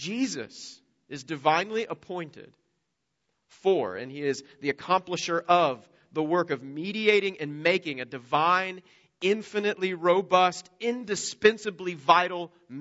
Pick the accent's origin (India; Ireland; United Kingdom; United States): United States; born there; I was born in America.